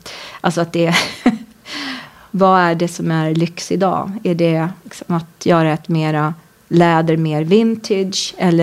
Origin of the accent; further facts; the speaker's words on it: Stockholm, Stockholm County, Sweden; born there; jag är ju född här i Stockholm